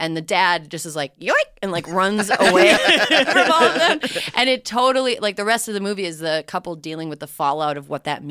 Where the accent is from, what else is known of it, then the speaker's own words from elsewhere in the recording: Minneapolis, Minnesota, United States; I'm from the Minneapolis area.